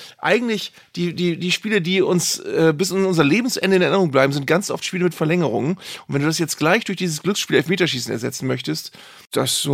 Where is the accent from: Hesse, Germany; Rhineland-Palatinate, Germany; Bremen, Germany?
Bremen, Germany; Also ich bin aus Bremen natürlich auch ein bisschen verwöhnt